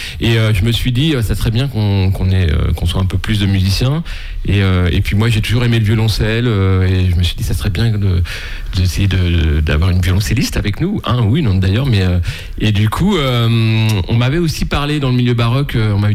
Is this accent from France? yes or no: yes; Saint-Jean-de-Monts, Pays de la Loire, France; Moi, je suis de Saint-Jean-de-Mont.